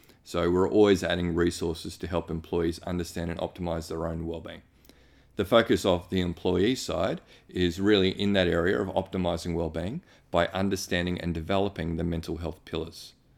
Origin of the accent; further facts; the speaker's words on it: Australia; including my home country Australia